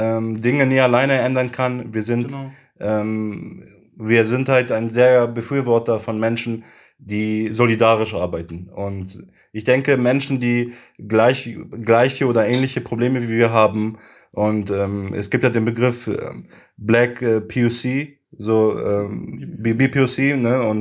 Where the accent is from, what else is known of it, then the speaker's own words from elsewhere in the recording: Göttingen, Lower Saxony, Germany; ich bin ein Göttinger, ich komme aus Göttingen und das ist meine Heimat so.